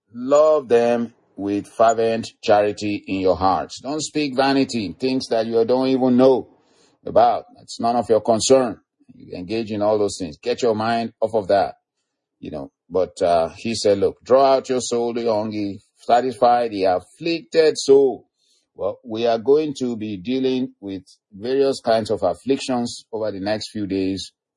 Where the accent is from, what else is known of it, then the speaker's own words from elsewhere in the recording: Nigeria; beloved brethren and partners and friends from, you know, Africa and other places, Nigeria especially, my home country.